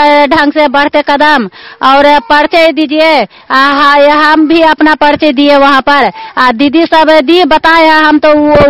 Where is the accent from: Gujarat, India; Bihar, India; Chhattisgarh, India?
Bihar, India; Badi Ghosi; कावा पंचायत ग्राम बड़ी घोसी के रहने वाली हूँ, हिलसा प्रखंड के रहने वाली हूँ।